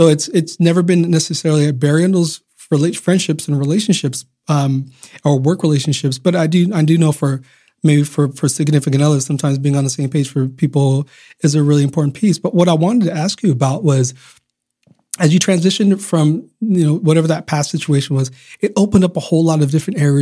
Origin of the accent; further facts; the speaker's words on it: Uganda; born there; I was raised Christian. I was raised in I was born in Uganda